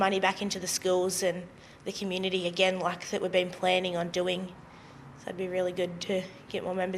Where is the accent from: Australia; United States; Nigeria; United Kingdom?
Australia; Poowong, Victoria; Right, hi guys … from Prewong. I'm just turned 21 and I've been in Young Farmers for a year.